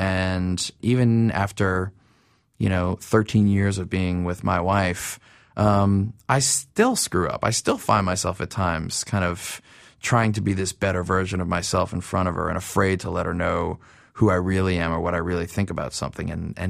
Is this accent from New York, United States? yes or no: no; New Orleans, Louisiana, United States; born or raised there